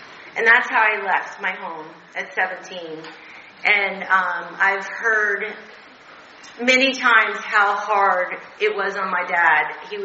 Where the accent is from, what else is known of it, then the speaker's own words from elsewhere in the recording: Texas, United States; moved away; I moved away. I'm from Texas. And I moved away, had to get away from the chaos and the negativity that was my father.